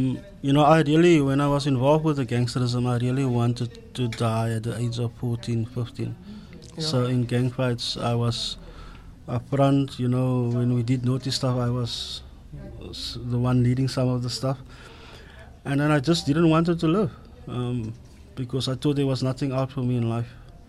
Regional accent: Heideveld, Western Cape, South Africa; born there; as you mentioned, I was born in Heideveld

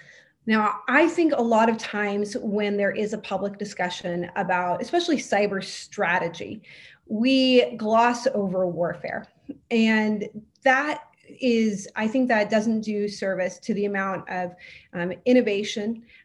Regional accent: San Antonio, Texas, United States; who is coming from the beautiful city of San Antonio, Texas, my hometown.

